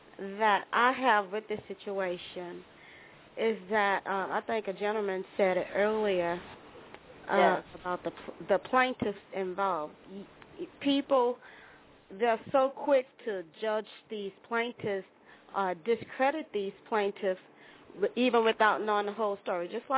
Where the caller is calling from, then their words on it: Houston, Texas, United States; I'm calling from Houston, Texas.